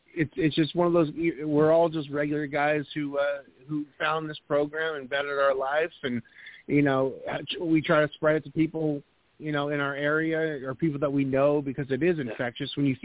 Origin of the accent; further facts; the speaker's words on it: New England, United States; now in Raleigh, United States; I'm from New England originally. I live in Raleigh now